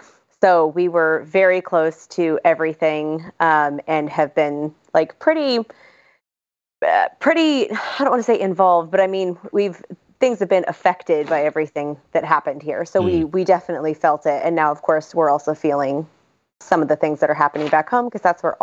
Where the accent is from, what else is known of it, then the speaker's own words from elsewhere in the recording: United States; moved away as an adult; now in South Korea; So we are a military family. We've been over here since early 2018, so a little over 2 years now. And we got sent to South Korea with a 7-month-old in hand.